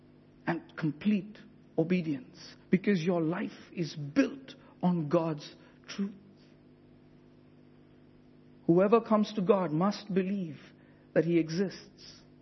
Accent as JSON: {"language": "English", "country": "India", "lives_now": "Lincolnshire, United Kingdom", "said": "I'm from India. They cut corners when they build roads, when they build flyovers, when they build anything."}